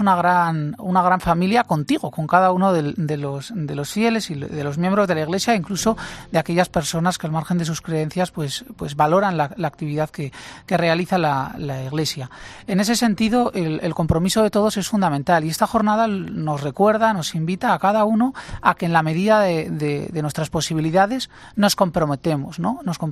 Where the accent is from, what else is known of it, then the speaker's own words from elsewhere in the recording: Zaragoza, Aragon, Spain; yo recuerdo el párroco que tenía cuando era pequeño en Zaragoza